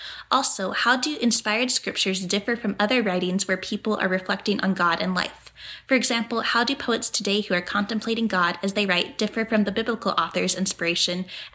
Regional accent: Kansas City, Missouri, United States; I'm from Kansas City.

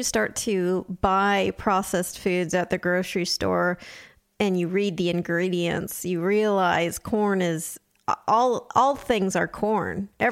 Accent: California, United States; I grew up in Southern California, so I think our agriculture was not primarily corn.

